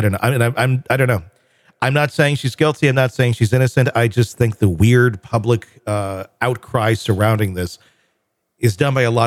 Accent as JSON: {"language": "English", "region": "Wisconsin", "country": "United States", "said": "I'm from Wisconsin. They drink a lot there too."}